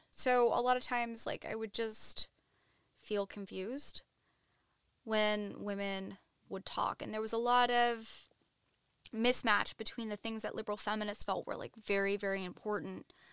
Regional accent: Northeast, United States; I'm a lesbian living in New York City. I'm in my 20s. I have always been left liberal. I grew up in the Northeast

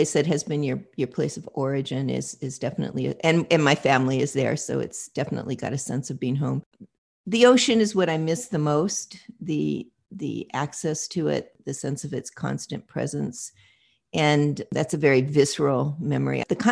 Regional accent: Hawaii, United States; I didn't know what the solstices meant growing up in Hawaii, that there was no notion of, oh, guess what?

